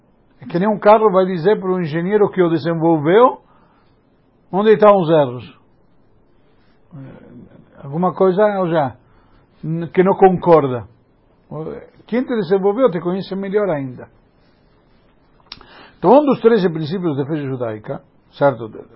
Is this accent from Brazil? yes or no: no; Argentina; Eu menos, porque sou argentino.